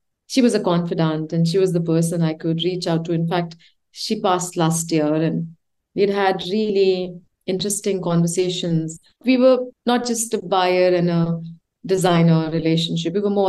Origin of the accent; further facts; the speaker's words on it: India; I said, I'm this designer from India and I'd like to show you my collection.